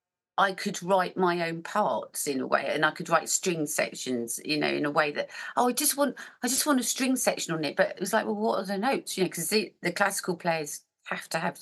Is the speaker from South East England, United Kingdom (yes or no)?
no; London, United Kingdom; I was in Outer London. Yeah, I grew up in Outer London.